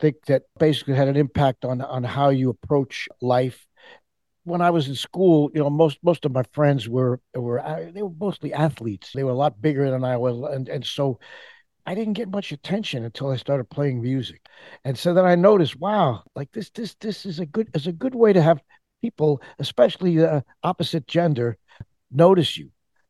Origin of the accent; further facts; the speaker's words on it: United States; Well, I had a really good fortune of growing up near New York City